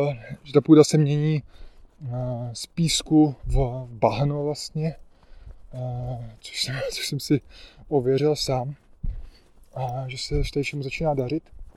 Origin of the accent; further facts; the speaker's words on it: Prague, Czechia; Radoval se, že jsem z Prahy.